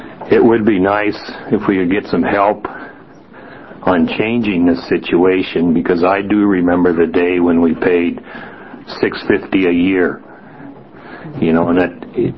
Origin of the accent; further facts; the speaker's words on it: Salem, Oregon, United States; We're from Salem.